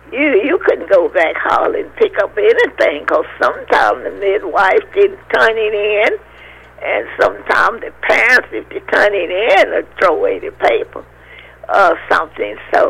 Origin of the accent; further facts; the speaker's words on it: South Carolina, United States; South Carolina.